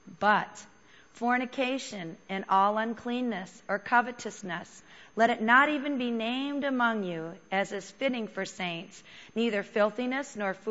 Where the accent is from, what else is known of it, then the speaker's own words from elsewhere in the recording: Scotland, United Kingdom; I'm Scottish.